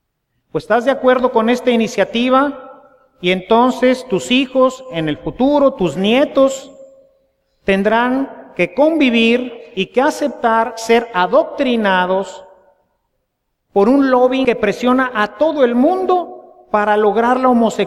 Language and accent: Spanish; Mexico; Somos mexicanos gobernados por nuestros representantes que nosotros hemos escogido